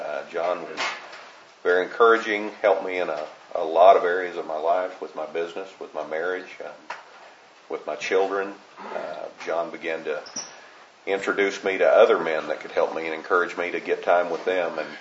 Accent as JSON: {"language": "English", "town": "Stillwater", "country": "United States", "said": "I'm from Stillwater. I'm married. I'll be 35 years this year. I have 4 children and 2 grandchildren now. I became a Christian at a very young age."}